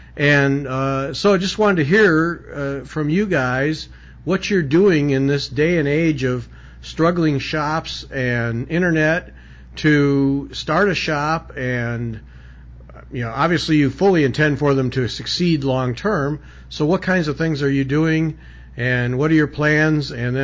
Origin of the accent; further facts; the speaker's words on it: Michigan, United States; Melissa, let's start with you because you're from Michigan, I'm from Michigan, so we'll start with that.